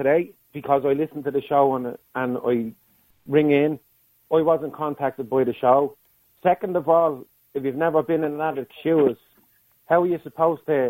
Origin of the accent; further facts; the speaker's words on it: Blanchardstown, County Dublin, Ireland; when I was growing up in Blanchardstown, people complained about these methadone clinics in the area.